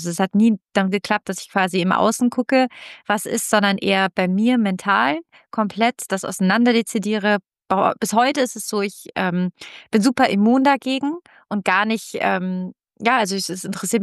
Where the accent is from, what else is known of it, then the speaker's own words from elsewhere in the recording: Italy; ich komme aus Italien und die denken einfach